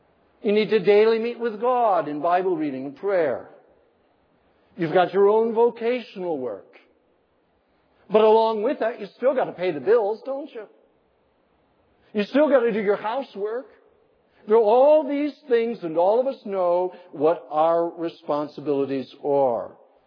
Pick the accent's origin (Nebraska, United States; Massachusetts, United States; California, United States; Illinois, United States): Nebraska, United States; There was a lady in my hometown back in Nebraska who could not stand secrets.